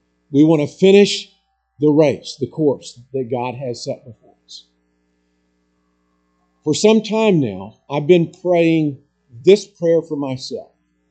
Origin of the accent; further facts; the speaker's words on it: Alabama, United States; I grew up in North Alabama. Chattanooga was not far away.